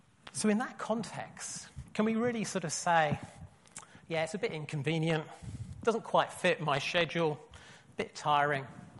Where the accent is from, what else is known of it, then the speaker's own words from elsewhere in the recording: London, United Kingdom; This is the church I grew up in London.